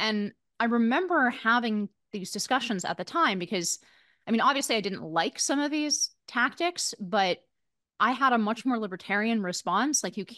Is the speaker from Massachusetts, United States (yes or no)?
no; California, United States; I grew up in Silicon Valley, and I remember the Prop 8 battles.